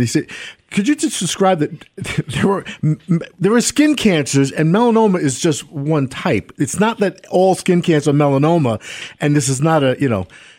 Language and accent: English; Brooklyn, New York, United States; I grew up in New York City, but Brooklyn particularly, which is in the Atlantic Ocean, I went to the beach constantly as a kid.